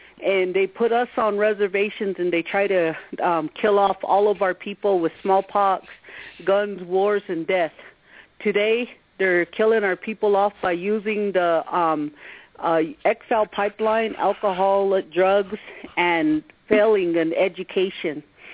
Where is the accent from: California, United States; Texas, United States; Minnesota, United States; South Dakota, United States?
South Dakota, United States; Wounded Knee; No, I'm from Wounded Knee.